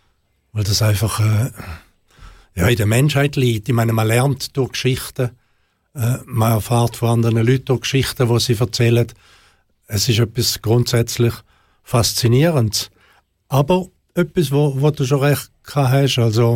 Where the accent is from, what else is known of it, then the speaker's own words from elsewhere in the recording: Switzerland; als Schweizer stehen wir recht gut